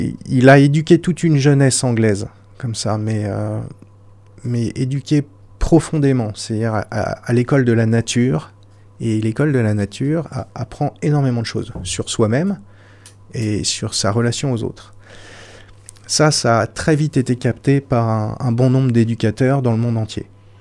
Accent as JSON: {"language": "French", "town": "Nevers", "region": "Bourgogne-Franche-Comté", "country": "France", "said": "Je suis bourguignon d'origine."}